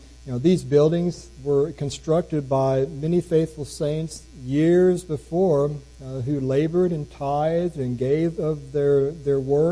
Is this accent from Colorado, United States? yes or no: no; Pasadena, Texas, United States; also born or lived in Huntington, West Virginia / Austin, Texas / California; I was born in Huntington, West Virginia. She was born in Baton Rouge. These are miles apart. No way this young couple's going to get together. I'm 5 years old, and we moved to Pasadena, Texas. Then we moved to Austin, Texas. Then we moved to California.